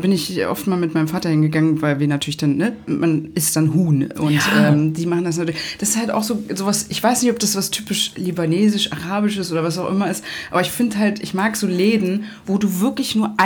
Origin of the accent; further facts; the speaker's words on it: Germany; Ich bin ja selber, wir sind ja selber Deutsche.